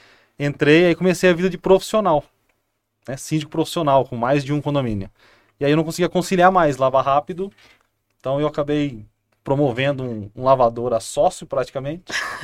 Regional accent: Americana, São Paulo, Brazil; born there; now in Santa Bárbara d'Oeste, Brazil; Sou nascido em Americana e hoje eu moro em Santa Bárbara

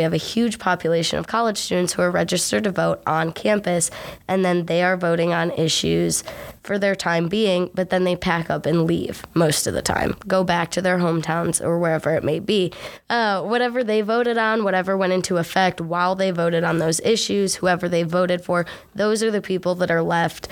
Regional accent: Brunswick, Ohio, United States; like, I'm from Brunswick, Ohio. So when something's on the ballot for the schools, like, I'm not voting there because I'm registered to vote in Athens

